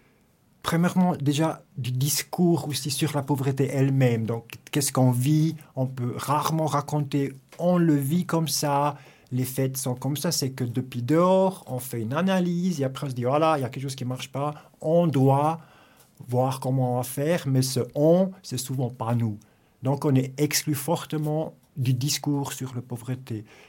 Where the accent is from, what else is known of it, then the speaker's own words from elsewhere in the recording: Biel/Bienne, Bern, Switzerland; born there; j'ai 50 ans, je suis né à Bienne. J'ai grandi avec mon demi-frère et avec la maman, donc le papa n'était pas là. Et j'ai grandi, on va dire, assez simple et même un peu pauvre.